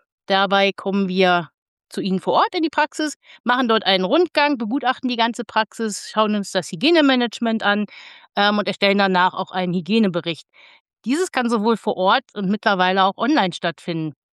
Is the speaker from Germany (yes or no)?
yes; Lengede, Lower Saxony, Germany; also born or lived in Wolfenbüttel; gebürtig komme ich, wie man hören kann, nicht aus Bayern, sondern aus Niedersachsen. Ich bin in der wunderschönen Jägermeisterstadt Wolfenbüttel geboren und bin in einem kleinen Dorf namens Lengede aufgewachsen, welches in den 60er Jahren durch ein Bergwerksunglück zu trauriger Berühmtheit kam.